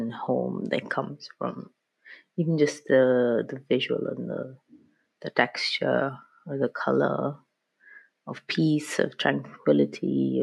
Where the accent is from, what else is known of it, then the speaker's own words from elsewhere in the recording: Kolkata, West Bengal, India; now in London, United Kingdom; because I'm originally from India, from Calcutta, that's in the east, close to Bangladesh, and I still visit and work there.